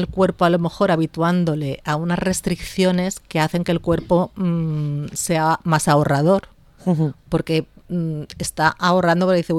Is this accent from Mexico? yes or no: no; Spain; somos españoles, nos gusta celebrar las cosas comiendo